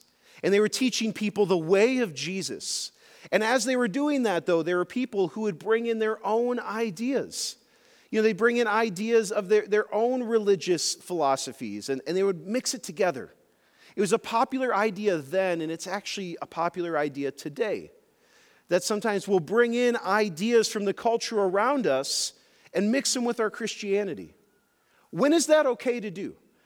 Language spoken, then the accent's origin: English; Oshkosh, Wisconsin, United States; born there; Now, I was born in Oshkosh, so I can say things like this.